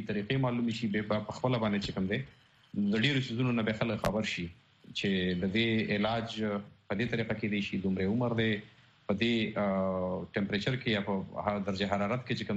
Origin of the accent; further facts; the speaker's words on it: Khyber Pakhtunkhwa, Pakistan; زه د وزیرستان څخه يم